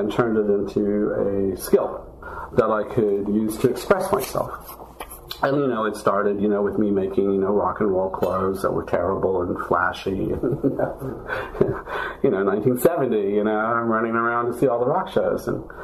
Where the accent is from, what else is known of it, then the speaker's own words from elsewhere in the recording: Midwest, United States; And then, of course, growing up in the Midwest, under the most horrible of circumstances, that was all, of course, suppressed.